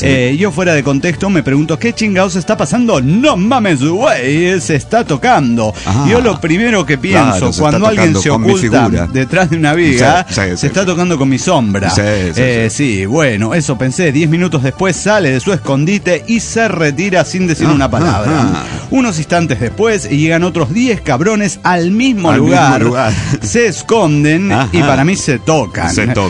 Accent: Mar del Plata, Buenos Aires Province, Argentina; de Mar del Plata, Argentina.

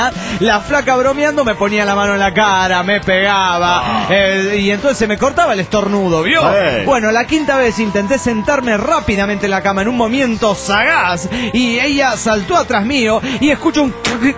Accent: Monterrey, Nuevo León, Mexico; Nuevo León, México.

